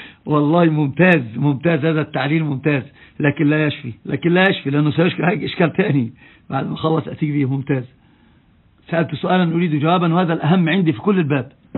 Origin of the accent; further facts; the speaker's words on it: Egypt; أنا أقول له أنا من مصر، يقول أنت مصري، أقول نعم،